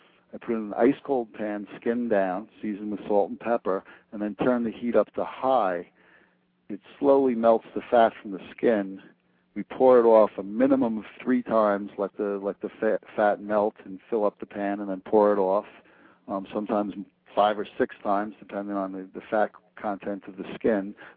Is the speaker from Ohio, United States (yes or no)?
no; New York, United States; I grew up on Long Island, Western Long Island, Nassau County.